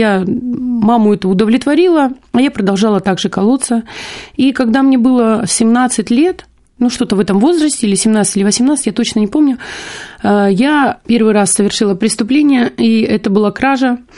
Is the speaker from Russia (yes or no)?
no; Ukraine; Да, я сама с Украины, родилась на Украине, и родители меня отправили, как бы позор семейный, отправили на Украину.